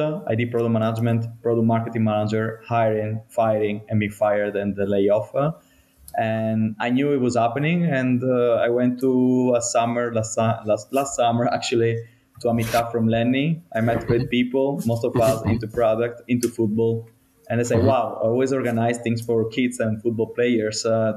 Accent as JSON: {"language": "English", "town": "Trieste", "region": "Friuli-Venezia Giulia", "country": "Italy", "also_born_or_lived": "Istanbul", "second_language": "English", "lives_now": "Berlin, Germany", "said": "From my side, I'm Italian from Trieste."}